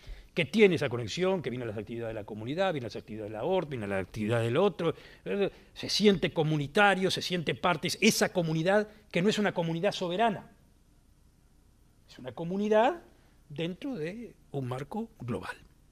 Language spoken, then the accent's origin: Spanish; France; Spanish is a second language; Siento que yo, como francés, tengo lo que decirle a los alemanes o a los italianos, y el italiano tiene lo que decirme a mí como francés, etcétera, etcétera. Y aparte, tengo otra identidad. A ver, dos. Soy europeo, soy ciudadano del mundo.